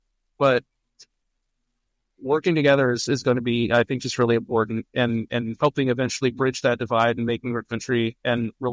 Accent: East Coast, United States; I'm someone who grew up in cities. I grew up on the East Coast.

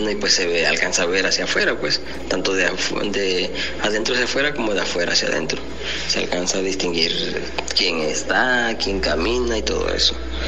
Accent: Tecoanapa, Guerrero, Mexico; aquí soy de Tecuanapa, que ya les había dicho

